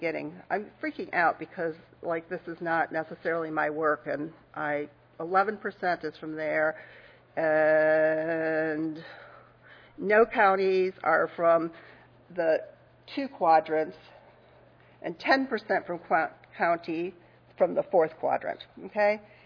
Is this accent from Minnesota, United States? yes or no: no; Nashville, Tennessee, United States; I'm from Nashville.